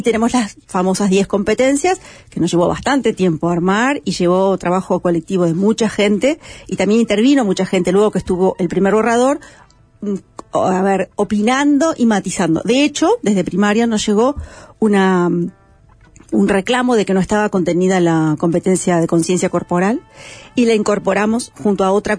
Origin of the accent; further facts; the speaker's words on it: Uruguay; Como buenos uruguayos, siempre estamos mirando para afuera